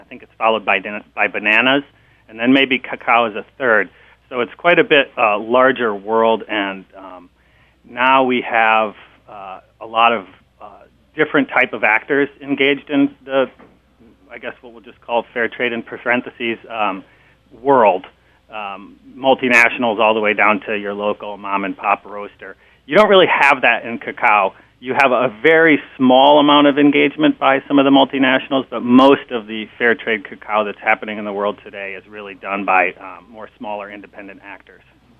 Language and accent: English; Minneapolis, Minnesota, United States; Well, I grew up in the Midwest, which is I grew up actually in Minneapolis